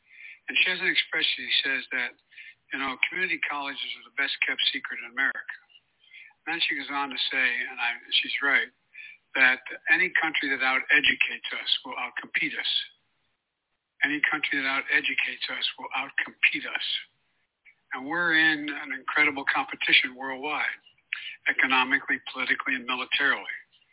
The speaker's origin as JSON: {"language": "English", "region": "Delaware", "country": "United States", "said": "How many people in North Carolina, my home state of Delaware, and around the country"}